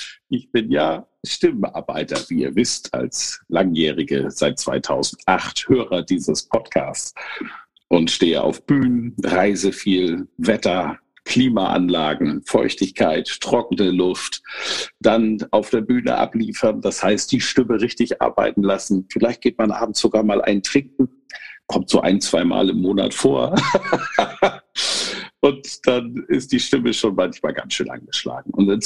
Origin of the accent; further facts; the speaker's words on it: Kiel, Schleswig-Holstein, Germany; Sie kommt aus meiner alten Heimat, aus Kiel.